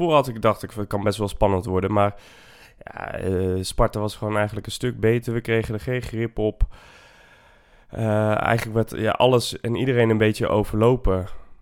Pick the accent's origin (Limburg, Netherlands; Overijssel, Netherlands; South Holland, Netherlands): Overijssel, Netherlands; Zwolle; Als Zwollenaar is het leven nooit echt all-inclusive.